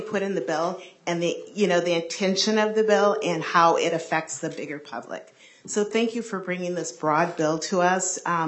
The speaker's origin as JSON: {"language": "English", "town": "Lakeville", "region": "Minnesota", "country": "United States", "tie": "born or raised there", "said": "growing up in Lakeville, going through the schools, I had one teacher that was of color, and he was a Spanish teacher."}